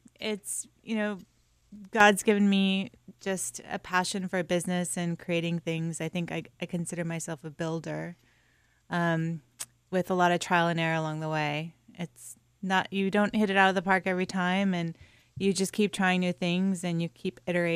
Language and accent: English; Hawaii, United States; also born or lived in Japan; I was born and raised in Hawaii and in Japan. So I actually had Japanese nannies growing up, and I would spend half the year going to school in Japan and kind of go back and forth between Hawaii and Japan. So I consider myself half Japanese